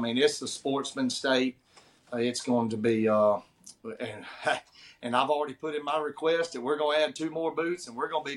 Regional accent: Louisiana, United States; I have been in the outdoors since I was a little boy, especially growing up in Union Parish.

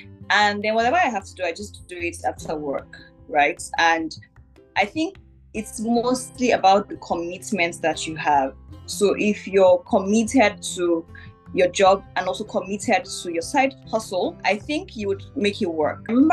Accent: Jos, Plateau, Nigeria; I am 27. I'm about to turn 28. I grew up in Jos, Plateau State

